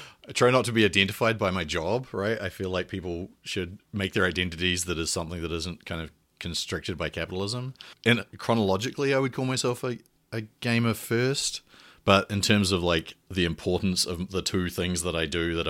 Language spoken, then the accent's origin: English; New Zealand; So I'm a New Zealander, and I did all my undergraduate and previous education in New Zealand.